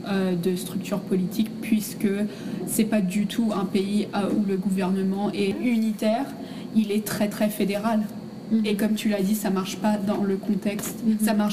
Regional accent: Wallonia, Belgium; Donc, en tant que Wallonne, finalement, c'est pas tellement le fait que je sois Wallonne qui me pousse à dire que ces manifestations étaient fondées.

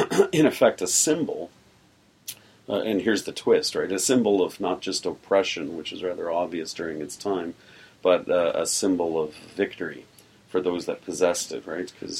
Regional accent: Canada; I had to write it as a Canadian, you know, of Russian descent, no less, you know, writing about this wall for Germans.

